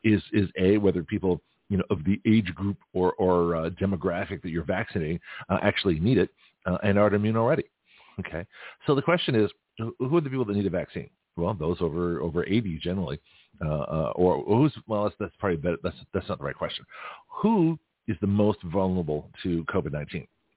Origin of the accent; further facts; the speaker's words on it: Canada; because I'm Canadian originally.